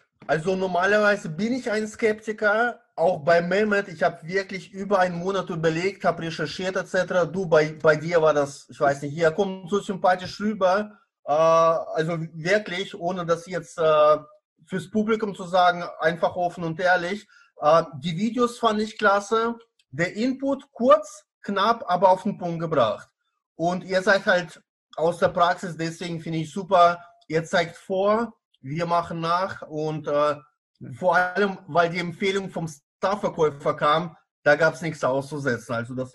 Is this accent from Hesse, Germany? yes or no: no; Baden-Baden, Baden-Württemberg, Germany; Ich bin aus Baden-Baden, Kurstadt im Südwesten Deutschlands.